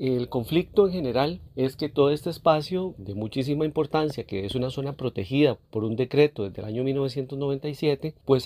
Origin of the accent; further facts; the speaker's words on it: Desamparados, San José, Costa Rica; yo soy vecino de Desamparados toda la vida